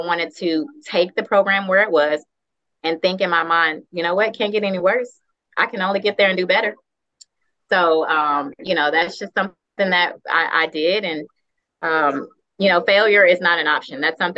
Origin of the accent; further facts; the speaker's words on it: Houston, Texas, United States; I'm from Houston, Texas. I've never seen snow before.